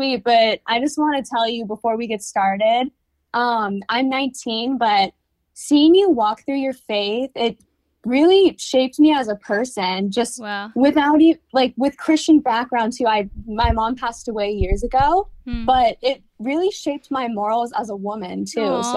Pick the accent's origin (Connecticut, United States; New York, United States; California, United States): California, United States; I'm from California.